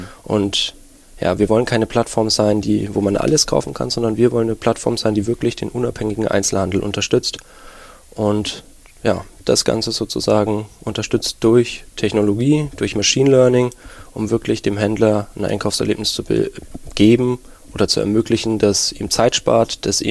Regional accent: Nuremberg, Bavaria, Germany; now in Berlin, Germany; ich bin Nürnberger, und ja, aber Berlin, die Hauptstadt, hatte man großen Reiz ausgemacht für mich, und deswegen wollte ich hier wohnen.

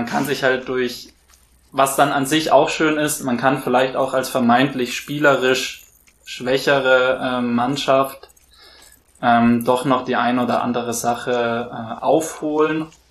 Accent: Hamburg, Germany; born there; ich bin in Hamburg geboren ursprünglich, bin ein großer HSV-Fan

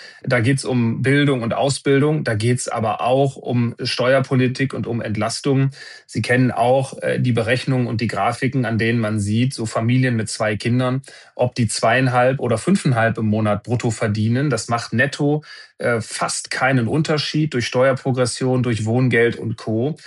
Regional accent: North Rhine-Westphalia, Germany; Ich bin Münsterländer

